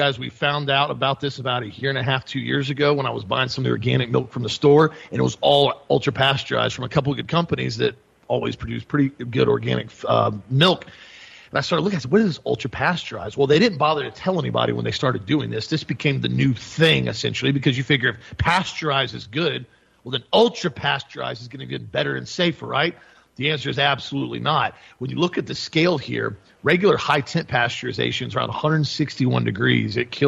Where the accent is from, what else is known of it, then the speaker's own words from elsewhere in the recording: Florida, United States; We're from Florida.